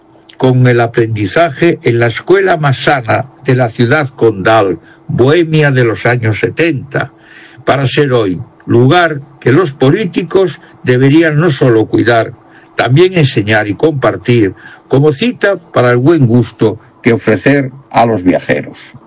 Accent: Galicia, Spain; Mi pueblo es un enclave industrial de acento no galaico, y la ciudad de Viveiro traslada sus actividades sociales a esa parroquia de San Juan de Covas, dejando el hermoso casco histórico casi solo para los que seguimos siendo gallegos del siglo XX.

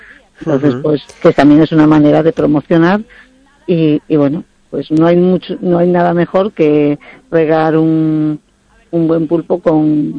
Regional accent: Bueu, Galicia, Spain; nosotros somos oriundos de Bueu. Mi padre nació en la isla de Ons y mi madre en la zona de la Banda del Río, en Bueu, aunque por circunstancias, en el 2001 nos trasladamos a Marín

